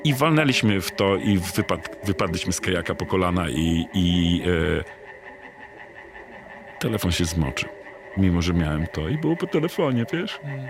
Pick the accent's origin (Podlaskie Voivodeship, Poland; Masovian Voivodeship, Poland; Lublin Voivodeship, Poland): Podlaskie Voivodeship, Poland; Białystok; tak naprawdę jestem białostoczaninem, podlasianinem